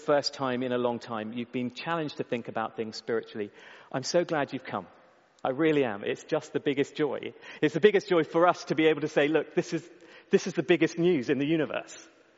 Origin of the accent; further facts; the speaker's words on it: United Kingdom; We're not born Christians. We're not Christians because we're British.